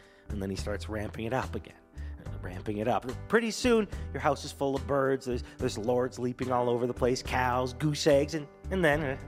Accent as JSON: {"language": "English", "country": "Canada", "said": "Me, I'm from Canada. Yeah, it's mostly Christmas up there"}